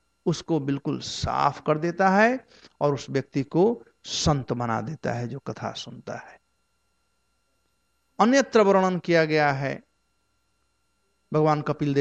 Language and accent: Hindi; Bihar, India; हमारे यहाँ बिहार में कहते हैं कि इसी जिह्वा से लोग पान भी खाते हैं और पनही भी खाते हैं।